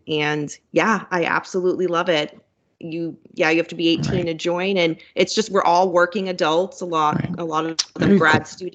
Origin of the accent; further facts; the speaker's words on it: Salem, Massachusetts, United States; and I come from Massachusetts. I live just outside of Boston, so the city, and I grew up right next to Salem.